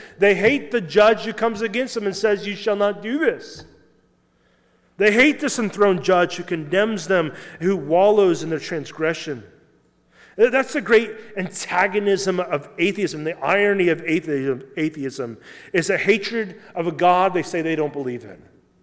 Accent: Midwest, United States; everything always growing up in the Midwest was like, it's California or it's New York or in Washington, D.C.

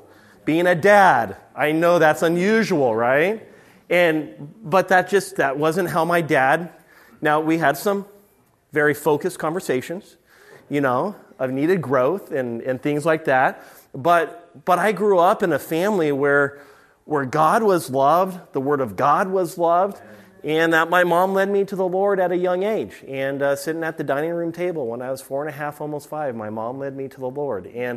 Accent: California, United States; I grew up out in the middle of nowhere in the Mojave Desert.

